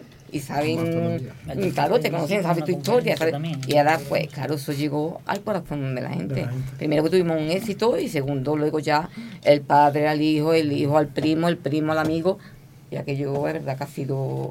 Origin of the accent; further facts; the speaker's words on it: Casariche, Andalusia, Spain; porque yo soy de Casariche, pero vivo en Valdo la Toza, llevo 42 años allí.